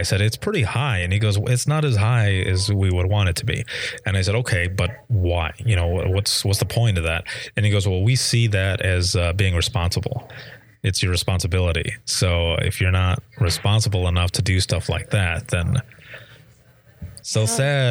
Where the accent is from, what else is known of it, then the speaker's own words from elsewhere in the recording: Michigan, United States; because I'm from Southwest Michigan. So we've got Lake Michigan right there.